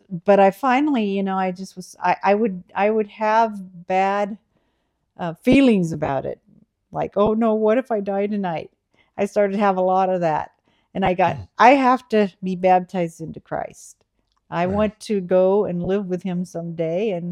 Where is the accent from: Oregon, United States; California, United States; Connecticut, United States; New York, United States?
Oregon, United States; Siletz; I grew up in Siletz, Oregon, a small town. Only 1,000 people in the town, and we lived about a mile out of town in the countryside.